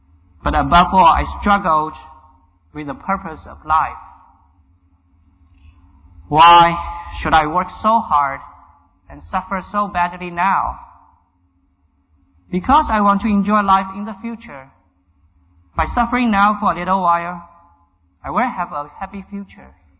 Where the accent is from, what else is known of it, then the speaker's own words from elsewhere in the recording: China; English is a second language; moved away; My life journey starts from a small and thriving city in China. I was born in China. I grew up in China, and I was trained to be a typical Chinese of my time. It means I was an atheist.